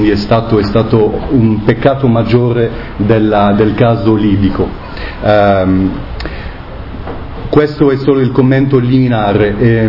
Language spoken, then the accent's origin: Italian; France; Italian is a second language; Mi scuso tanto per mio italiano, perché come avete capito sono francese